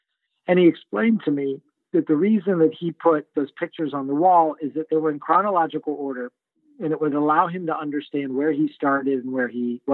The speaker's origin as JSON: {"language": "English", "town": "Miami", "region": "Florida", "country": "United States", "tie": "born or raised there", "said": "I grew up in South Florida, Miami, and I'm definitely a Miami guy."}